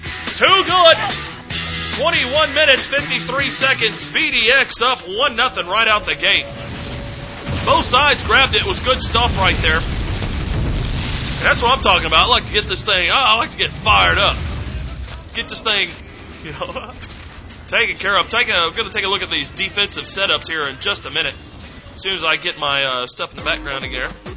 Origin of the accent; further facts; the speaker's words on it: Missouri, United States; now in Detroit, United States; I'm out of Detroit, guys. Well, not originally. That's where I'm out right now. I'm originally from Missouri.